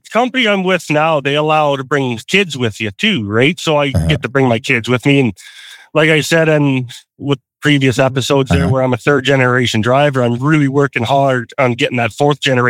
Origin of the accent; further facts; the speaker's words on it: Canada; I'm a Canadian citizen. You can't stop me from crossing back into my country.